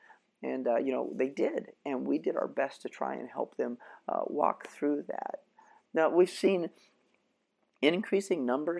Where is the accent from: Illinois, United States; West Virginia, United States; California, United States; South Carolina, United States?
West Virginia, United States; also born or lived in West Coast; I was born on the West Coast, and then we moved back east. And for the most part, I grew up in a little tourist town in the eastern panhandle of West Virginia.